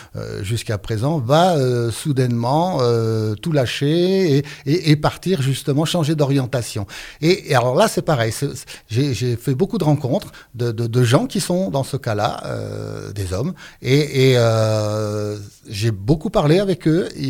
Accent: Bourgogne-Franche-Comté, France; born there; ma grand-mère principalement, qui tenait un café-restaurant dans ma région natale, qui est le Morvan.

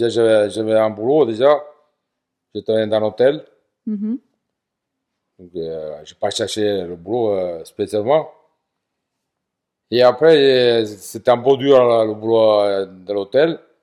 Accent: Sicily, Italy; moved away as an adult; Je suis parti de la Sicile pour changer déjà de boulot parce que c'était trop dur là-bas.

